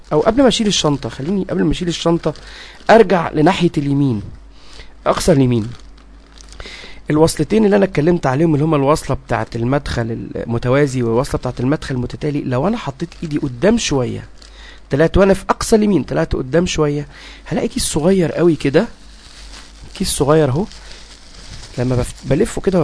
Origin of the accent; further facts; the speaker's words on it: Egypt; بس احنا عندنا في مصر للأسف ما بنشتغلش بنظام التلات مداخل، بنشتغل بالنظام الأوروبي.